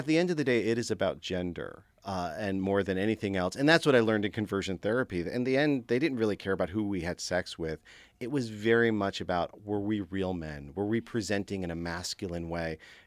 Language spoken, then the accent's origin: English; New York, United States; And many of us who grew up in rural spaces, I grew up in the Catskills, we had to flee those spaces because they were not safe for us.